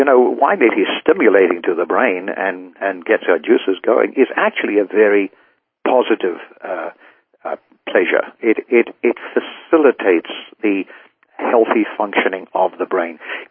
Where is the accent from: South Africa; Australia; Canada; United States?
South Africa; I grew up in South Africa where we were at 1 mile up, 5,000 feet, and there were not any mountains.